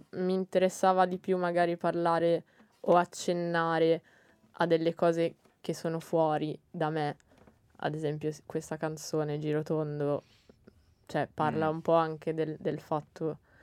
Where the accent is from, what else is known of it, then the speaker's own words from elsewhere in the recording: Desenzano del Garda, Lombardy, Italy; Ma anche perché io vengo dal lago di Garda.